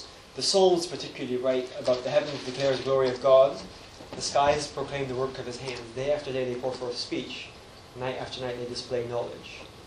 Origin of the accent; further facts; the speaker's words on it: Gabon; I grew up in Gabon in Central Africa